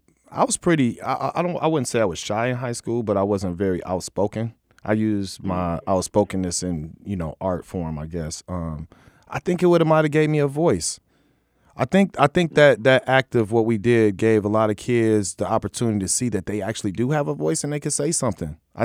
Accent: Waterloo, Ontario, Canada; heavy number of hoodies to be circulating around small Waterloo, which is my hometown and Jason's, you know, high school.

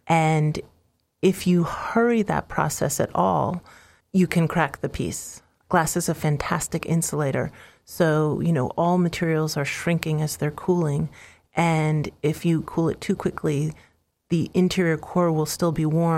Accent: New York City, New York, United States; I grew up in New York City, and at the age of about 13 years old, I started seeing art in museums and galleries

